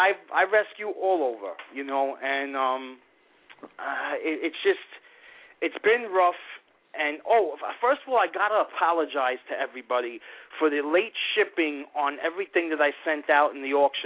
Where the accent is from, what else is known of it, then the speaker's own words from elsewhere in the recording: Brooklyn, New York, United States; I come from East New York, Brooklyn.